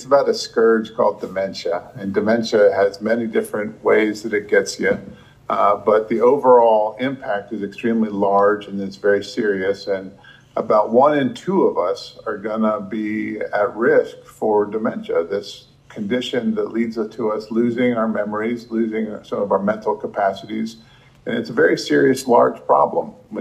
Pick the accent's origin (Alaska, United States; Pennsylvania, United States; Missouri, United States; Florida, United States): Pennsylvania, United States; Philadelphia; moved away as an adult; I don't even come from Kentucky. I came from Philadelphia 20 years ago to work with him